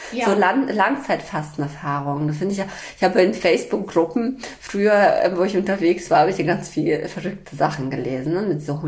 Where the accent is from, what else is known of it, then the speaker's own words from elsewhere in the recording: Berlin, Germany; Ich komme ja aus Berlin.